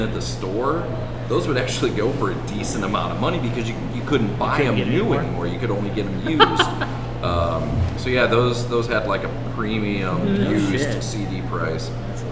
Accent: Pekin, Illinois, United States; I'm from Pekin, Illinois.

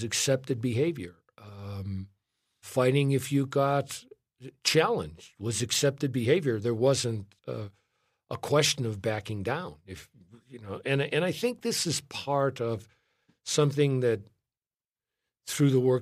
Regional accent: Chicago, Illinois, United States; I grew up in Chicago during a period of time when there was a lot of violence.

